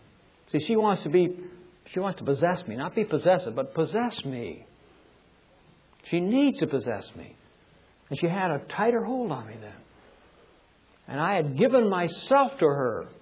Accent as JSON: {"language": "English", "country": "United Kingdom", "said": "I'm British. We're taught not to show our feelings."}